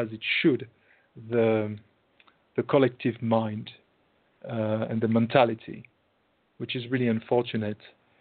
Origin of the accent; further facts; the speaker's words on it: France; English is a second language; And because I come from France and I know how it ends, I am indeed worried for America.